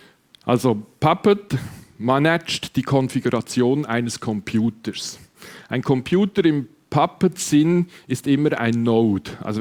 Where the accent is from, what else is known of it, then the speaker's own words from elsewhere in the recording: Switzerland; Ich bin Schweizer, das hört man. Ich weiß es. Bitte entschuldigt alle Helvetismen.